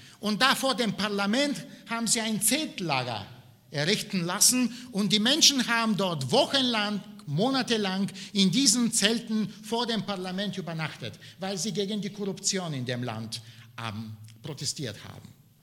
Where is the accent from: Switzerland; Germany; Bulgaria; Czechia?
Bulgaria; In meiner Heimat, in Bulgarien, waren wir als die Sabbathalter bekannt.